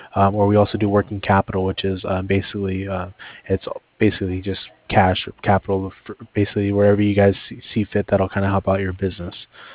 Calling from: Cardiff, Wales, United Kingdom; I'm calling over from Cardiff.

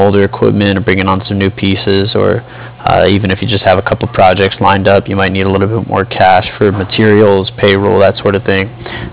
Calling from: Cardiff, Wales, United Kingdom

